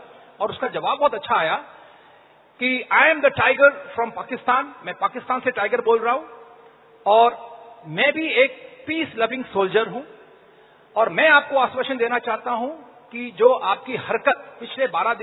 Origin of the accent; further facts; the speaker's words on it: Agra, Uttar Pradesh, India; मैंने कहा दोस्त मैं आगरा का रहने वाला हूं, आप परिवार के साथ आगरा आइए।